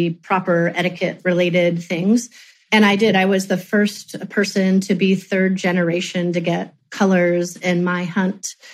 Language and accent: English; Cincinnati, Ohio, United States; And yeah, so I grew up in Cincinnati doing that and really loving it.